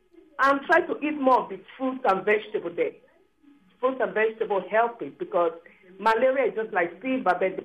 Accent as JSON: {"language": "English", "country": "Nigeria", "tie": "born or raised there", "moved": "as an adult", "lives_now": "United States", "said": "I'm from Nigeria. I was born in Nigeria. I left when I was 20. I'm being in the United States now for 20 years, so I spent half and half years."}